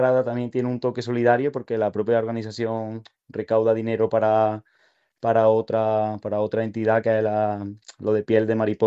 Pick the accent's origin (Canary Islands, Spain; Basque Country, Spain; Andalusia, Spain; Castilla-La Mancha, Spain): Andalusia, Spain; Fernán Núñez; quería darle un toque solidario que fuese mi pueblo y recaudar dinero para Sacar la lengua a la isla de Fernán Núñez